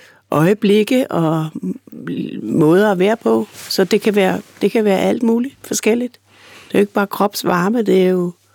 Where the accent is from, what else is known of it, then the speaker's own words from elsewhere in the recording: Region of Southern Denmark, Denmark; vi er begge to fynboer.